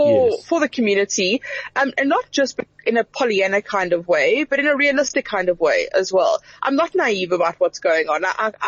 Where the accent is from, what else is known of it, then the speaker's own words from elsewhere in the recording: Polokwane, Limpopo, South Africa; I grew up in Polokwane.